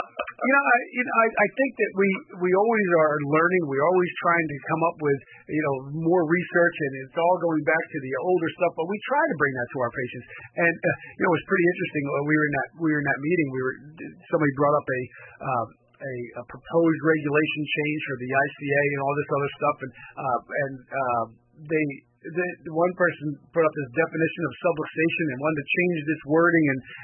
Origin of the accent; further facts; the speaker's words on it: New Jersey, United States; We all make fun of each other, but it's not like there's a problem. We're all from Jersey.